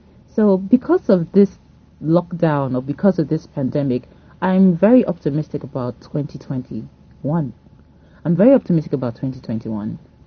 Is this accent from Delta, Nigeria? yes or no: yes; Delta, Nigeria; now in Lagos, Nigeria